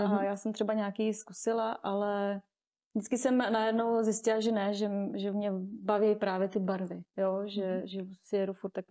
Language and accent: Czech; Choceň, Pardubice Region, Czechia; Jsem z Chocně, kde působím, ale svatby fotím víceméně po celé České republice.